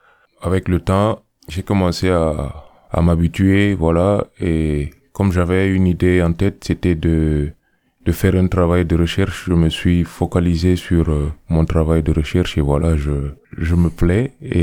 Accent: N'Djamena, Chad; Je viens du Tchad, précisément de N'Djamena, où j'habite pratiquement.

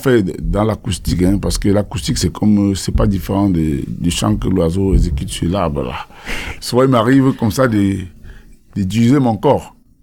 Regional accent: Cameroon; C'est révolutionnaire parce que chez nous, au Cameroun, l'homme a toujours raison.

